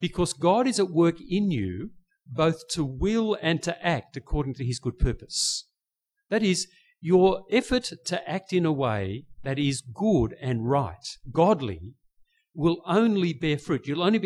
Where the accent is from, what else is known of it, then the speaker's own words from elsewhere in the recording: Scotland, United Kingdom; I'm as stingy as they come. … is Scottish. We are Scottish.